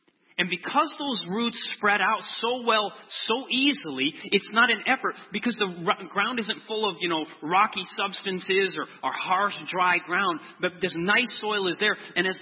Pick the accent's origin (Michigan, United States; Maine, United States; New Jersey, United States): Michigan, United States; I'm originally from Michigan, and we wanted to go back and be able to spend some time with the family and so forth.